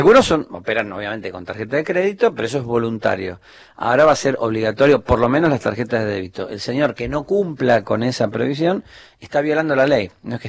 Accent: Argentina; como en la Argentina, somos argentinos

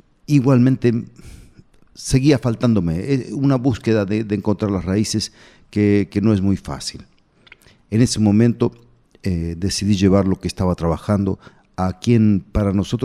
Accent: Argentina; now in Brazil; cuando llegué aquí a Bahía. Como todo argentino que llega aquí

